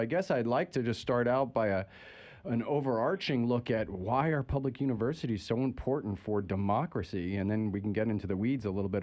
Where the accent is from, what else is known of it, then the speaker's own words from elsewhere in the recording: Vermont, United States; You know, I'm from Vermont, and I heard about doing outdoor education.